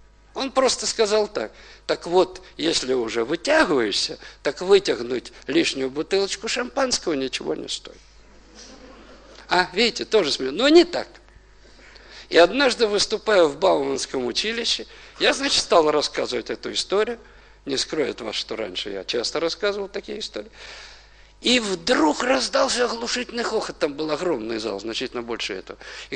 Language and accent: Russian; Odesa, Odesa Oblast, Ukraine; Потому что я коренной одессит.